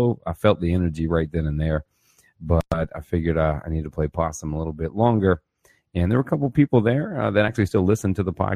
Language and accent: English; Arizona, United States; I'm from Arizona, by the way